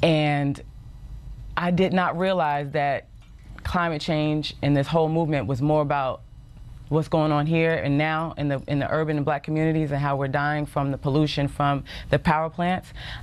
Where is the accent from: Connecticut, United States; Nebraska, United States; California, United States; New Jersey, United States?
New Jersey, United States; East Orange; Because I'm from East Orange, New Jersey. I grew up about 10 miles from a power plant.